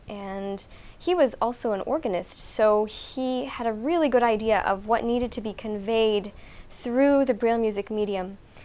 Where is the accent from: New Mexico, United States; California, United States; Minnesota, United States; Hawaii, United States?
New Mexico, United States; Albuquerque; now in Washington, United States; I'm from Albuquerque, New Mexico, originally. Right now, I am living in the D.C. area.